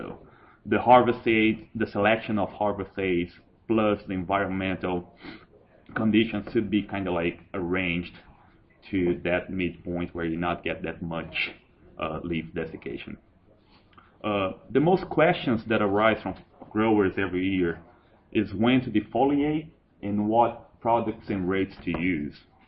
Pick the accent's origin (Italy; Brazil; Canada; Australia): Brazil; English is a second language; now in United States; I'm originally from Brazil